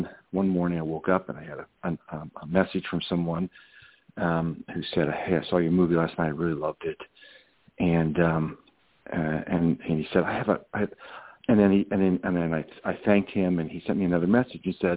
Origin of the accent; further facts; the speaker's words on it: Steubenville, Ohio, United States; I grew up actually in Steubenville, Ohio, and my best friend Mark Stacy is a baseball coach there in Steubenville.